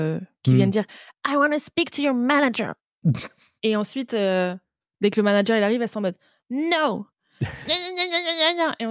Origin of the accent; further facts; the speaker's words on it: United States; French is a second language; Mes deux premières années ici, je suis américaine, malgré une grande motivation de parler français